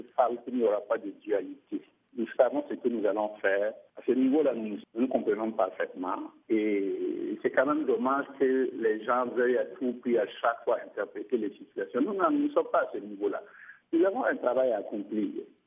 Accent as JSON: {"language": "French", "country": "Burkina Faso", "said": "nous sommes tous des Burkinabés et nous avons comme objectif de faire de notre pays un pays solidaire"}